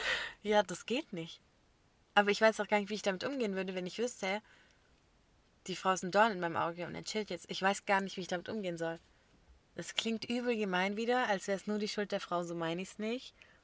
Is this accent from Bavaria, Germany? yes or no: yes; Bavaria, Germany; Ich komme aus Bayern.